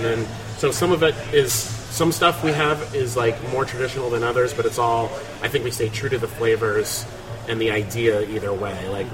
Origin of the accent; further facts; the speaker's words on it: Midwest, United States; I'm Filipino, but I'm also from the Midwest. And I grew up with, you know, Philippine food, but I also grew up with, like, Midwestern, you know, diners